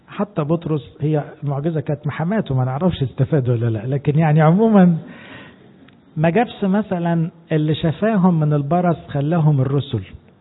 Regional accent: Egypt; ما احناش كمصريين متعودين ننزل الشارع،

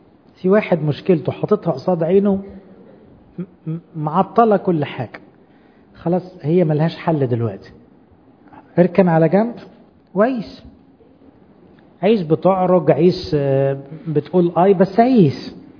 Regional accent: Egypt; كمية حرمان عندنا احنا المصريين من الحب

